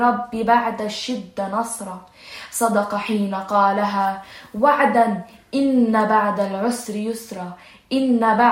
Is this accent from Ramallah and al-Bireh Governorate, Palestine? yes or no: no; Gaza, Gaza Strip, Palestine; عمري 15 سنة، أنا فلسطينية من غزة وأدرس في مدرسة يونيتي جراما كوليج